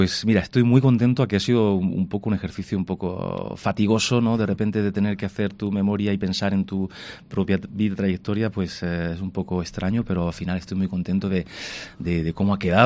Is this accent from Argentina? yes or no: no; Granada, Andalusia, Spain; Granada es mi tierra y es mi ADN, mis raíces, mi inspiración, mi paraíso, mi retiro, todo, mi familia